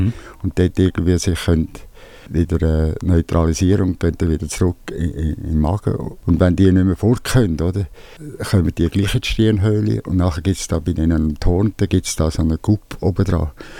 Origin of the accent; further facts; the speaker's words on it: Zurich, Switzerland; now in Bernese Jura, Switzerland; Ich bin Werkbauer im Berner Jura, bin eigentlich Bündner, in Zürich aufgewachsen.